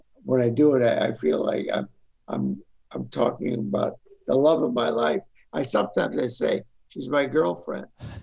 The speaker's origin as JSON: {"language": "English", "town": "Chicago", "region": "Illinois", "country": "United States", "tie": "born or raised there", "said": "Well, I grew up in Chicago, and in our parish church, we had an upstairs and a downstairs church."}